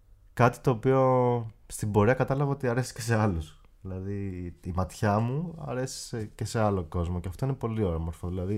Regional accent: Athens, Attica, Greece; γιατί είμαι Αθηναίος, μένω στην Αθήνα, μένω στο κέντρο

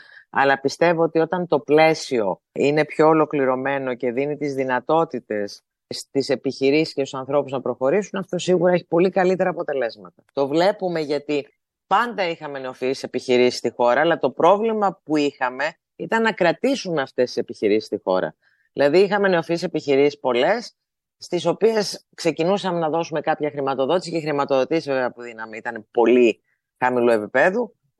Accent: Greece; ως Έλληνες έχουμε ένα πρόβλημα.

